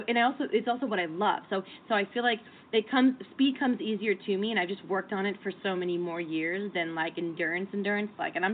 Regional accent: Seattle, Washington, United States; I'm from Seattle, all of us are.

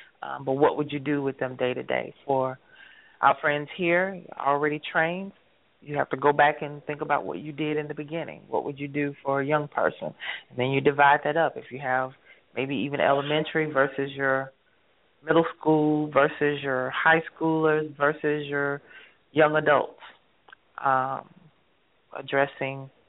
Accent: the South, United States; now in Michigan, United States; Okay, I'm still from the South, so I know they say fixing to. Maybe they don't say it up here in Michigan.

